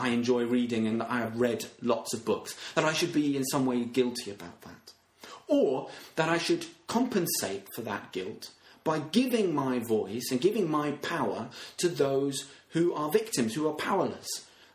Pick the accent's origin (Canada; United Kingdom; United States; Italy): United Kingdom; Royal Tunbridge Wells, South East England; I grew up in Royal Tunbridge Wells.